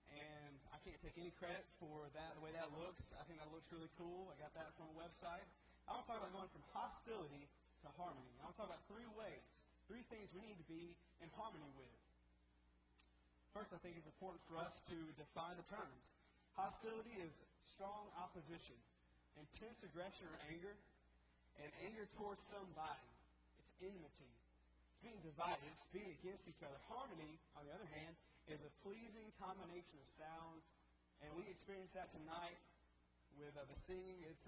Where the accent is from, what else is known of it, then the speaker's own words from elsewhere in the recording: Birmingham, Alabama, United States; I grew up in Oak Mountain in Birmingham